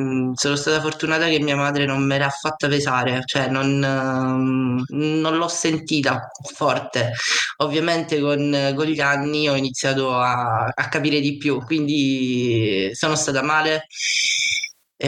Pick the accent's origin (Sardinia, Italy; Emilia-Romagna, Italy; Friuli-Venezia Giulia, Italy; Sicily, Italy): Sicily, Italy; Messina; perché io sono di Messina